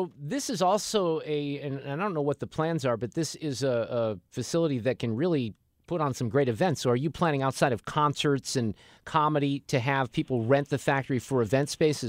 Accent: Milwaukee, Wisconsin, United States; now in St. Louis, United States; when I came back here to St. Louis in 2006, I was unfamiliar with the pageant, and I thought, wow, I came from Milwaukee. There was nothing like the pageant in Milwaukee.

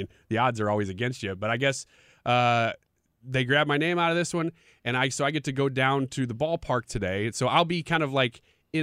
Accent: St. Louis, Missouri, United States; There is something special about growing up in St. Louis

